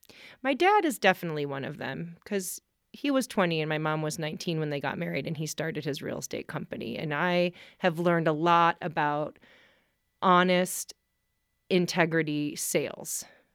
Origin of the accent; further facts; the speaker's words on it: Milwaukee, Wisconsin, United States; But when I went to the University of Vermont, I grew up in Milwaukee. I also went to the University of Salzburg.